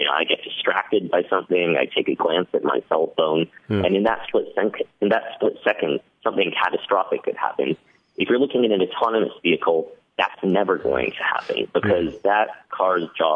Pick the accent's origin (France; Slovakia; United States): United States; Colorado; and I'm from Colorado.